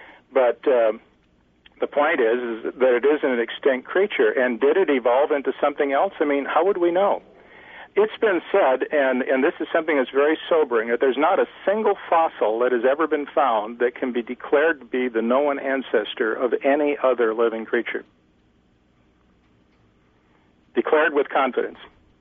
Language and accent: English; Minnesota, United States; It's sort of like up in Minnesota, my home state